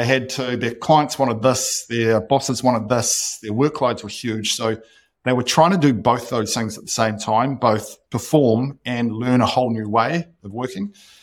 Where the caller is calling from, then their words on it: Nelson, New Zealand; also born or lived in United States; I'm calling in from Nelson, New Zealand. I lived the last 10 years in the United States